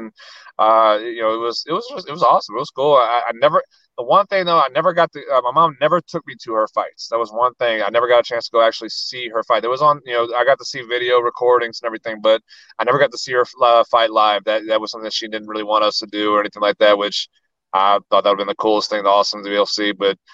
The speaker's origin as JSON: {"language": "English", "town": "New Orleans", "region": "Louisiana", "country": "United States", "tie": "born or raised there", "said": "They run gyms in my hometown around New Orleans."}